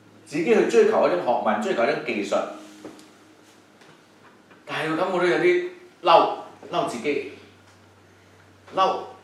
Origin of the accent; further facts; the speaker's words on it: China; 我哋中國人講，鐘小敲小鳴，大敲大鳴，唔會不敲自鳴。